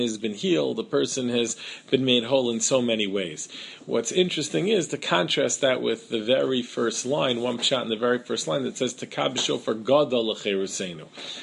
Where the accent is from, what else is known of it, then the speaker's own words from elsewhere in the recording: Staten Island, New York, United States; I remember growing up in Staten Island, that's what my father did, that he had Yom HaTzmut on Hei Ir.